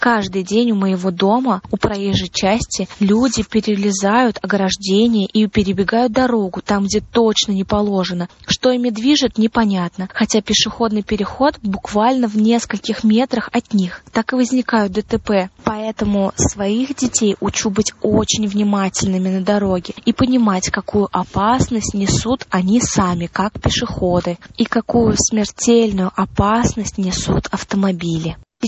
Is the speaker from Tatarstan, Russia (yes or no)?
yes; Kazan, Tatarstan, Russia; Я многодетная мама из Казани.